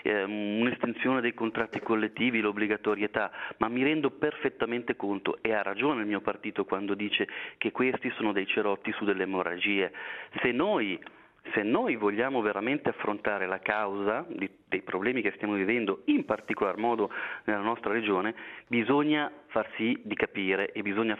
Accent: Ticino, Switzerland; qui parlo come ticinese

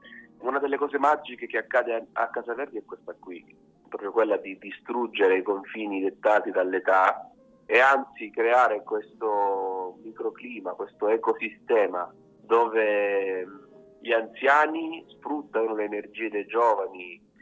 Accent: Sicily, Italy; moved away as an adult; now in Milan, Italy; Ho 26 anni e nel 2014 mi sono trasferito dalla Sicilia, dove mi ero appena laureato in pianoforte all'Istituto Musicale Vincenzo Bellini di Catania. Mi sono trasferito a Milano

